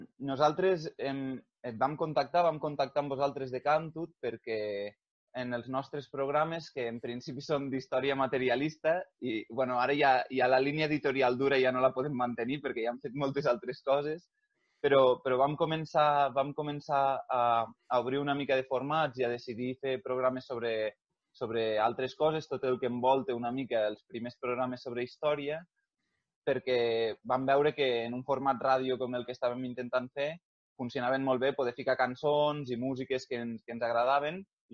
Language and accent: Catalan; Lleida, Catalonia, Spain; Nosaltres que som de Lleida, justament amb aquests factors del català no normatiu, estem a tope.